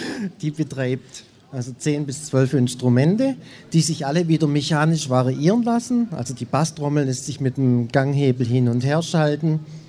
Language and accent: German; Betzingen, Baden-Württemberg, Germany; Ich komme aus Betzingen.